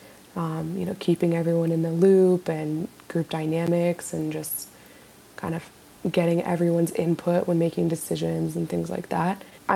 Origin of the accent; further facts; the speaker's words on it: Fairbanks, Alaska, United States; So I'm from Fairbanks, Alaska, born and raised there, and I just grew up in a family that did a lot of things outside year-round.